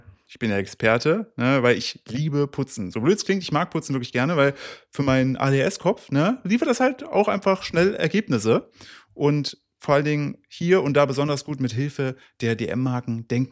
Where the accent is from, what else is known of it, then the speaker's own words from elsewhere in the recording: Brilon, North Rhine-Westphalia, Germany; born there; Das ist nicht so weit weg von meinem Geburtsort, Brilon, nämlich Brilon.